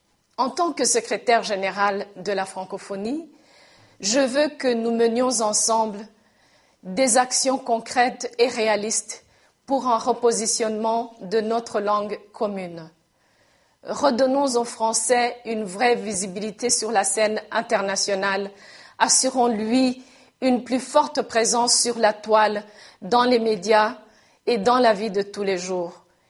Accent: Rwanda; first language Kinyarwanda; French is a second language; Pour moi, qui suis citoyenne du monde, profondément africaine et originaire de ce village nommé Rwanda, ma langue française vit et cohabite avec mes autres langues, ma langue maternelle et nationale, le Kinyarwanda, et mes autres langues de travail, l'anglais et le swahili.

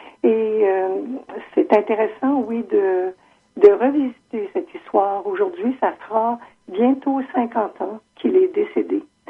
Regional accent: Ontario, Canada; parce que je suis franco-ontarienne, j'ai toujours demeuré en Ontario

